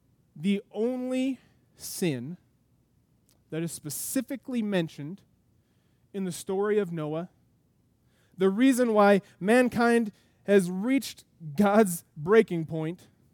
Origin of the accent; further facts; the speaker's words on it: United States; And I understand. I am an American male, so I understand.